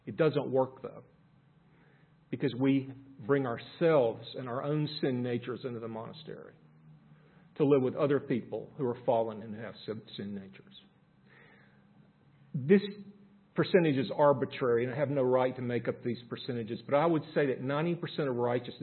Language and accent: English; United States; One of the great controversies raging in my home country now is this very question, who are we? Even at the most basic level of gender. And the crisis we have in America